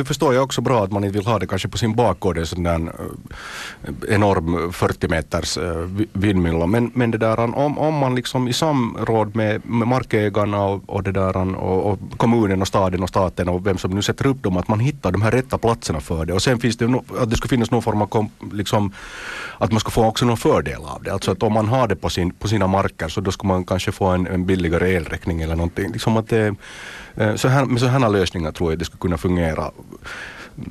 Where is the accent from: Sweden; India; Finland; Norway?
Finland; Nagu, Southwest Finland; när jag kommer från Nagu, så vet jag, okej, nu är jag på rätt farled här.